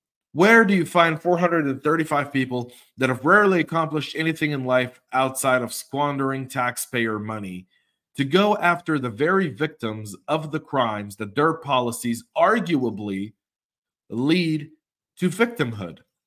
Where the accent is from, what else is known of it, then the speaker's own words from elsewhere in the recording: Georgia, United States; or Buddy Carter from my home state of Georgia